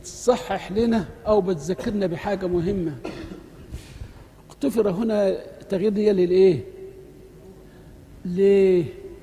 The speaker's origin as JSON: {"language": "Arabic", "region": "Upper Egypt", "country": "Egypt", "said": "عارف عندنا في الصعيد"}